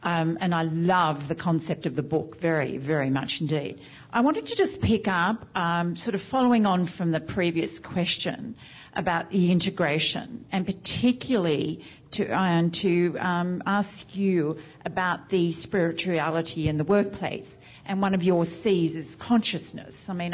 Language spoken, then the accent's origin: English; Australia; I'm Australian, as some of you probably picked up by my accent. So I didn't grow up with Mr. Rogers